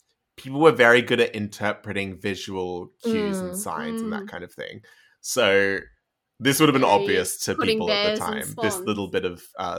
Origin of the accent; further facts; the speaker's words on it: Australia; I'm Australian